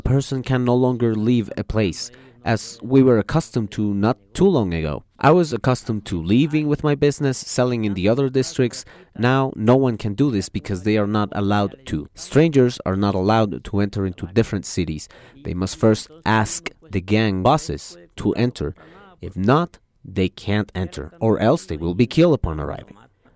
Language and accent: English; El Salvador; because we truly are Latinos, I am from El Salvador